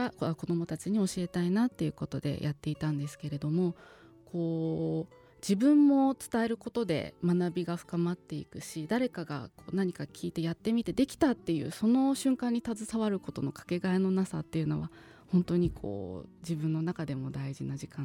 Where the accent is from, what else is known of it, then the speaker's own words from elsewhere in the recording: Yamanashi, Japan; そしたらなんと地元の山梨県に